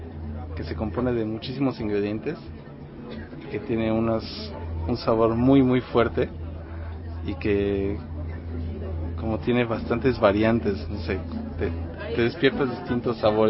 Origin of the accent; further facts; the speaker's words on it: Mexico; yo soy de México, y ahí hemos tocado en mil proyectos de jazz